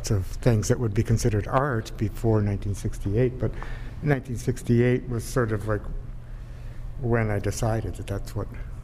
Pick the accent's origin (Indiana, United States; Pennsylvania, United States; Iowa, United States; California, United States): California, United States; Eureka; At that time, I was living in Southern California, but I was raised in Eureka, and I came back home